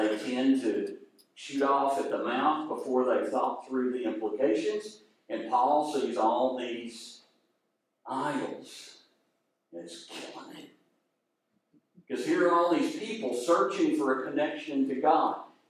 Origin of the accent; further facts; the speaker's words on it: the South, United States; Because like you, I'm from the South, and you can think about four times faster than I can talk.